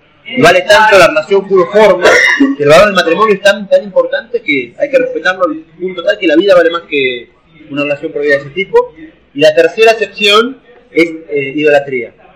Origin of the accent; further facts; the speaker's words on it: Buenos Aires, Argentina; Imagínense, nosotros crecimos en Capital Federal, creo que todos, ¿no?